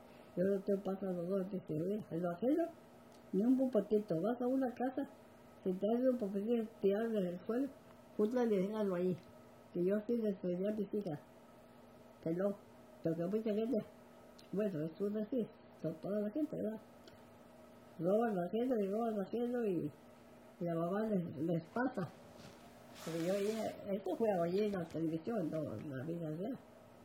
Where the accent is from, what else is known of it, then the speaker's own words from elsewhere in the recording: Yahualica, Jalisco, Mexico; now in Tijuana, Mexico; Nací en la Mesa de México, y de 7 años me llevaron a Yahualica y allá estuve de 7 años hasta los 20 años que me casé.